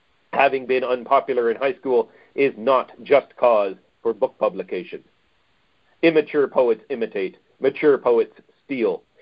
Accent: Canada; I joke that it's a manifesto, but as I'm Canadian, it starts with the word "please."

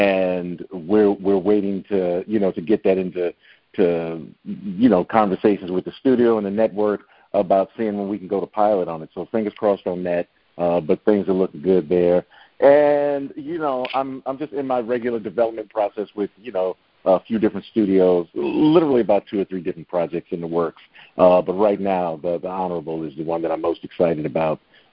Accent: Chicago, Illinois, United States; I'm from Chicago.

